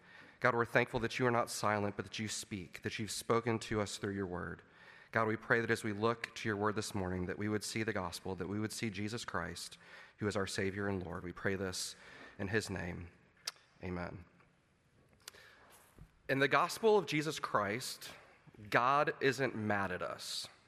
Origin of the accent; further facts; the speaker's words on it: St. Louis, Missouri, United States; When I first preached a sermon, like about 18 years ago at the church that I grew up in St. Louis, Missouri